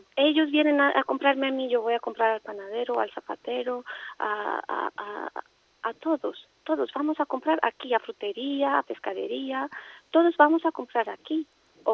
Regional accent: Romania; Spanish is a second language; now in Negreira, Spain; Yo soy rumana. Llevo 14 años aquí en Negreira.

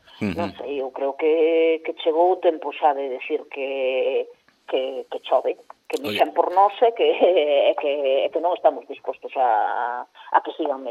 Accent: Galicia, Spain; o que non podemos seguir sendo os galegos

